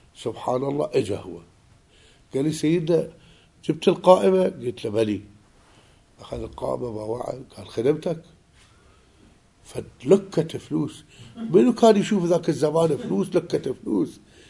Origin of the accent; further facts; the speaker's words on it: Najaf, Najaf Governorate, Iraq; أنت عمتنا وإحنا من النجف مكتبة كتب مطالعاتنا كلها مرتبة مجهزة